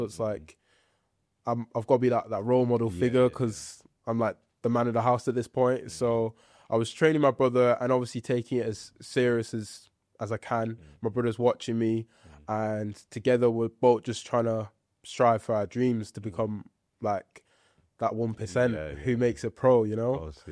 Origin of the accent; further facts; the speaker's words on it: Ireland; born there; So as a kid, I was born in Ireland. So I used to play hurling and Gaelic football. Those were like my national sports.